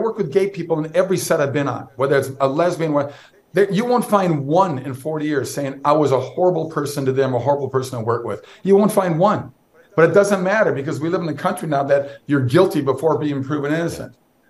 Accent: Minnesota, United States; My parents were beside themselves, but I grew up in Minnesota

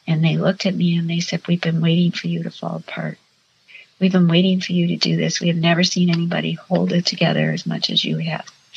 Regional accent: Ireland; I'm Irish.

